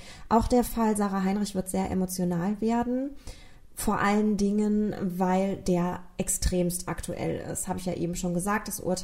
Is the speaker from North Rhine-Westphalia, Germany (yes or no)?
no; Rhineland-Palatinate, Germany; Und auch ich lebe in Rheinland-Pfalz und auch ich wurde 1984 geboren. Viele von euch haben das ja tatsächlich schon in meinem Dialekt festgestellt, dass ich aus dieser Gegend komme. Obwohl ich das versuche zu verbergen, kriege ich das nicht immer unterdrückt.